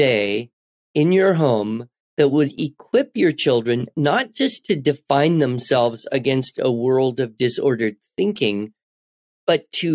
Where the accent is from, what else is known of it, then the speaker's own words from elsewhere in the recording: United States; that's who I am. I'm an American.